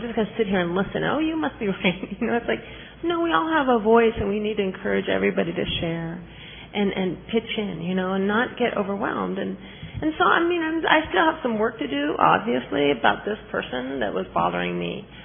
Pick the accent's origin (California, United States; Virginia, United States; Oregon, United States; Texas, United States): California, United States; Los Angeles; I'm from Los Angeles, California, from the Serenity on Sunday group.